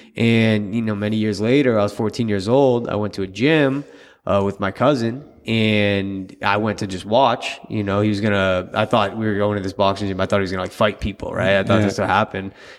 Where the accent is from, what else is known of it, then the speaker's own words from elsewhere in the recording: Boston, Massachusetts, United States; I'm from Boston.